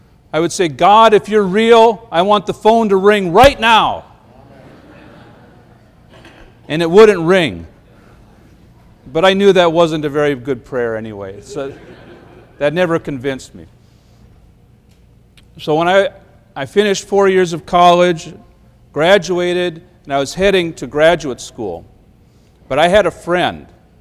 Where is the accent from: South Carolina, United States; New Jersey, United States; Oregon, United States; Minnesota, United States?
Minnesota, United States; I was raised in the Midwest, around here in Minnesota, and I was raised in a Christian home.